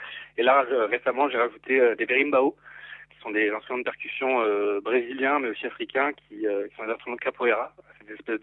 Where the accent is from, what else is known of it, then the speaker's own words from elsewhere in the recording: Nouvelle-Aquitaine, France; now in Dordogne, France; J'habite en Dordogne, mais je viens du bassin d'Arcachon à l'origine.